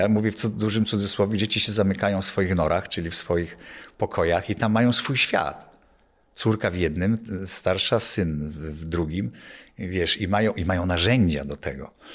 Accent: Niewiadów, Łódź Voivodeship, Poland; Też powiedzieć, że jestem ze wsi. Nie mogę się zgodzić, jestem z osiedla.

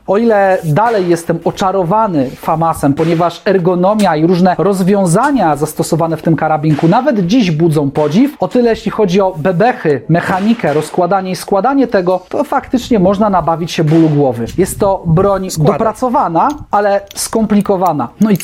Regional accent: Piotrków Trybunalski, Łódź Voivodeship, Poland; ja jestem z Piotrkowa na południe od Łodzi

